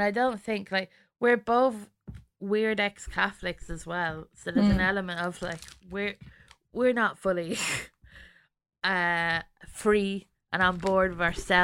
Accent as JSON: {"language": "English", "region": "London", "country": "United Kingdom", "tie": "born there", "also_born_or_lived": "Germany / Ireland", "said": "I went to school in London for like a year. I was born in London and I moved to Germany and then to Ireland and back to London."}